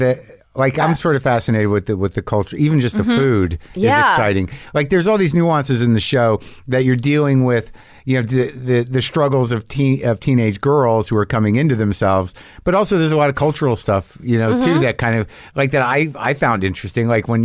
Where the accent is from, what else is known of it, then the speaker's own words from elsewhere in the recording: Southwest, United States; I grew up in the Southwest, and there was Icy's.